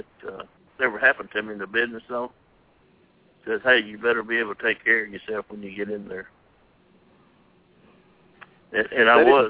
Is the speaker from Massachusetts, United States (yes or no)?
no; Dyersburg, Tennessee, United States; Yes, I did. I grew up in Dyersburg.